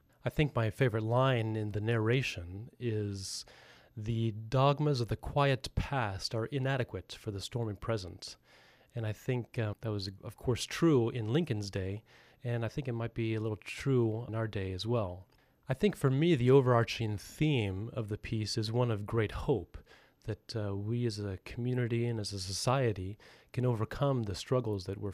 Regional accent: France; also born or lived in Sacramento, California; now in United States; Well, I grew up in France and went to the French public high school.

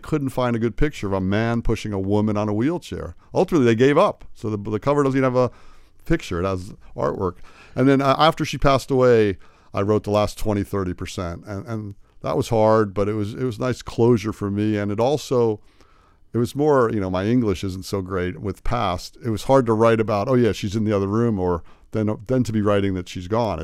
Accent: North Miami Beach, Florida, United States; I'm from North Miami Beach, and I went to school at NMB, and I went to Florida State for a bachelor's and master's, and I went to Hawaii and got my PhD.

